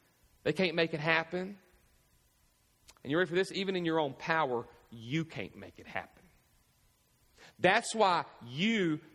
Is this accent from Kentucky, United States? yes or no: yes; Owensboro, Kentucky, United States; Owensboro, my hometown, was supposed to be where we were supposed to plant this great church at.